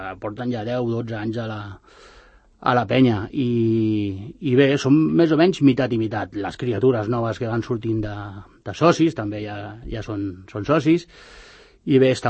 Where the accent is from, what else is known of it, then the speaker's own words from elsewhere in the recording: Sant Cugat del Vallès, Catalonia, Spain; born there; que jo nascut a Sant Cugat